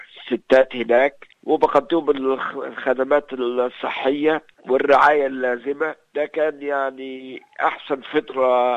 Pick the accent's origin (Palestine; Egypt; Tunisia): Egypt; now in Australia; عندنا في مصر